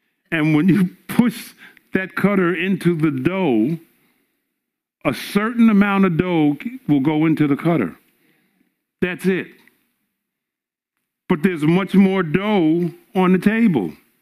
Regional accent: New York, United States; You know, we're from New York. We're used to reading everything and seeing everything.

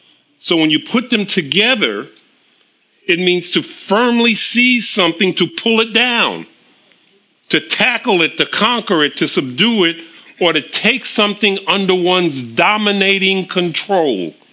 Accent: New York City, New York, United States; I didn't grow up in the sticks somewhere. I grew up in New York City.

